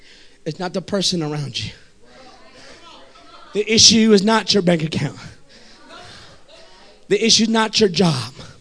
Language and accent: English; California, United States; I'm from California, as well as Eugene, praise God, and Patsy, and Sister Barlow and Jonathan.